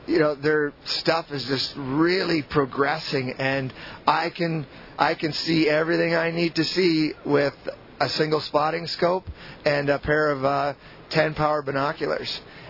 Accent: Ontario, Canada; I grew up bow hunting in Ontario, the access to hunting was so limited that the bow provided more access to it.

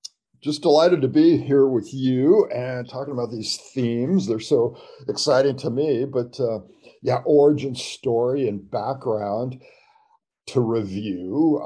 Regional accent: California, United States; And of course, growing up in California and hearing the story of John Muir and these efforts to save wild places

